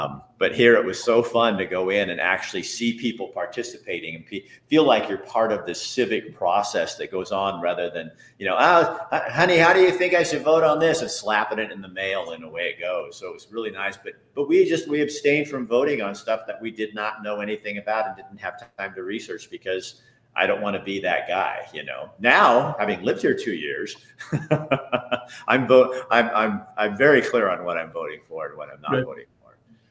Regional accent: Oregon, United States; I was told when I moved here that not to tell people right off the bat I was from Oregon, because Oregon's almost as bad as California

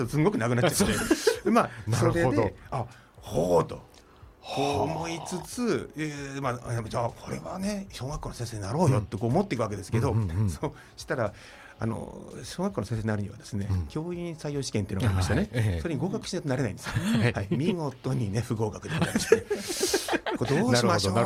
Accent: Nagano, Japan; 私は長野県出身なんですけど、はい、そう、長野県の、ね、出身で

